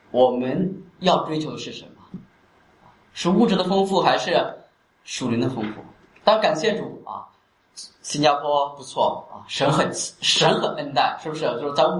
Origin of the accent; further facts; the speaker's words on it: China; 在国内我自己听到的就是在我家乡也有发生